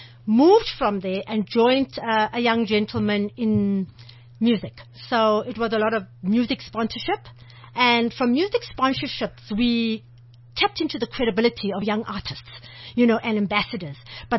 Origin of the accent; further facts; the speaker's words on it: Zimbabwe; moved away; Initially, I'm from Zimbabwe, from Uncle Bob's place. And I've been here since, I think that's really going to give my age away, but since 1989.